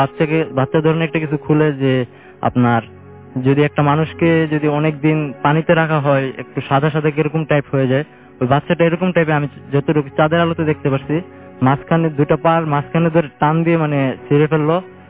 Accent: Dhaka, Dhaka Division, Bangladesh; আসছি উত্তরা দক্ষিণখান থেকে।

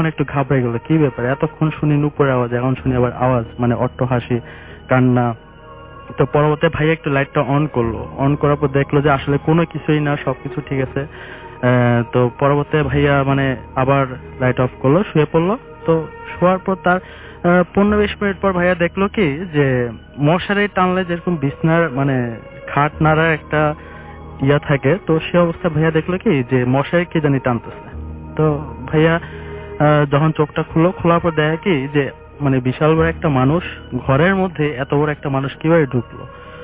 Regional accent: Chittagong, Chittagong Division, Bangladesh; আমি চট্টগ্রাম থেকে আসছি।

